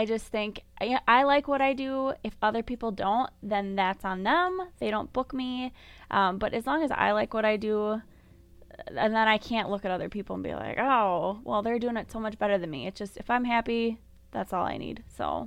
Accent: St. Paul, Minnesota, United States; We grew up in St. Paul, but we moved out into the country, and we absolutely love it out here.

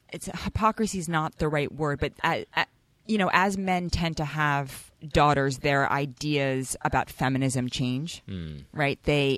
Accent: New York City, New York, United States; growing up in Manhattan and seeing a lot of women in power suits

